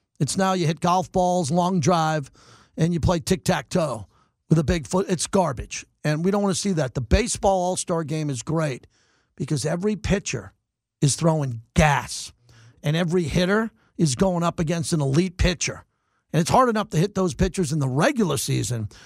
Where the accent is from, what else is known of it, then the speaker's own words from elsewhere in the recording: Long Island, New York, United States; when I was a kid growing up in Long Island, New York, and my dad was my Little League coach